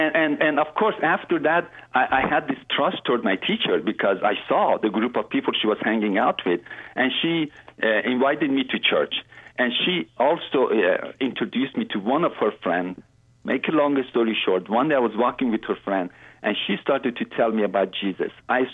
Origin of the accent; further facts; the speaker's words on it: Iran; I am from Iran. I'm a Muslim.